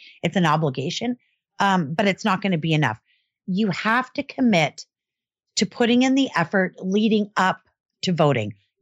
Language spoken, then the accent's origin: English; Canada; I'm one Canadian. I get one vote.